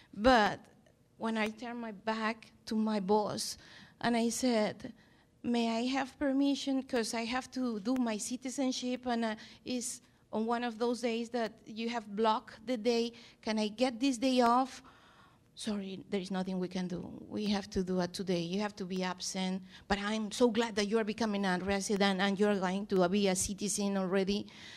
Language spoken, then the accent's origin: English; Peru; In my position, I came from Peru.